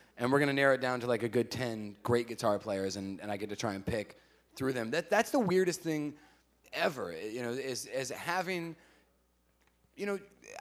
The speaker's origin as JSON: {"language": "English", "region": "the South", "country": "United States", "tie": "born or raised there", "said": "Because I grew up in the South, and I can't fix cars"}